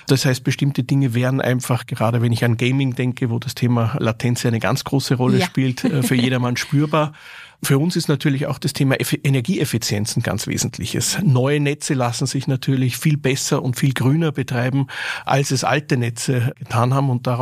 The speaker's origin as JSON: {"language": "German", "region": "Salzburg", "country": "Austria", "tie": "born or raised there", "said": "Ich war Anfang der 90er Jahre einer der ersten, damals noch Schüler, der einen privaten Internetzugang in Salzburg, in meiner Heimatstadt, über die Universität bekommen hat."}